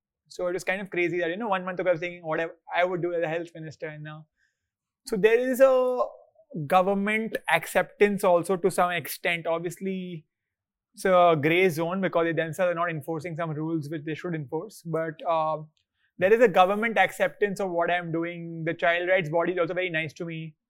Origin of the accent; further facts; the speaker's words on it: Kolkata, West Bengal, India; I'm from Calcutta, so like puchkas.